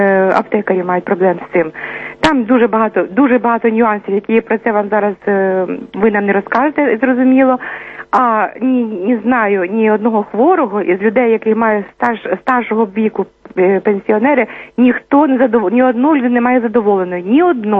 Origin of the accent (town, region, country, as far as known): Kyiv, Ukraine